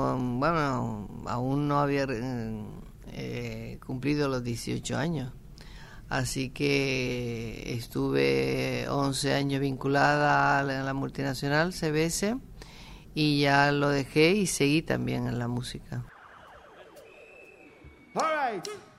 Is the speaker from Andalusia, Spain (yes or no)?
no; Canary Islands, Spain; ahí pues me salió esa parte isleña que tengo. Decía, bueno, esto es mi tierra.